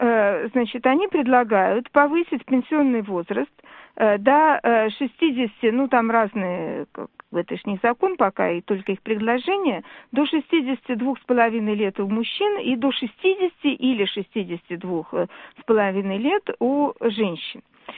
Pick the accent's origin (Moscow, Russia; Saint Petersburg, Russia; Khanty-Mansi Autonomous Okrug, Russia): Saint Petersburg, Russia; А поскольку я из Санкт-Петербурга